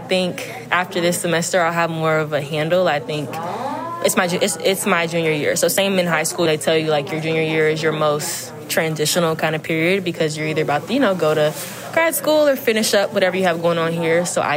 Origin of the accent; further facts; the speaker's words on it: Alexandria, Virginia, United States; Alexandria, Virginia.